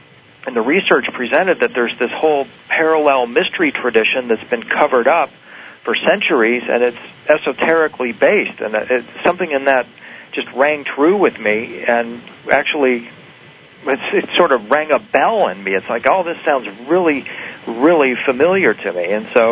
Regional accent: Detroit, Michigan, United States; I grew up in near Detroit, Michigan.

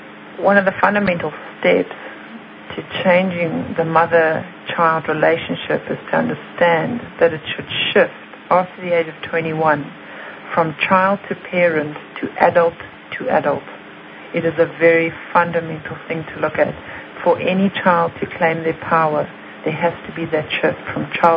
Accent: South Africa; also born or lived in Zimbabwe; I live in South Africa. I was actually born in Rhodesia, which no longer exists. Yeah, but I am from South Africa.

